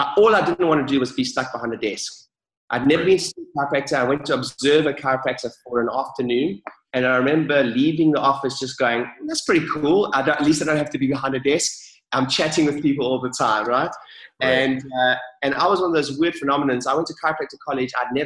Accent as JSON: {"language": "English", "country": "South Africa", "tie": "born or raised there", "moved": "yes", "said": "So I grew up in South Africa and left. I did my studies down there, studied chiropractic"}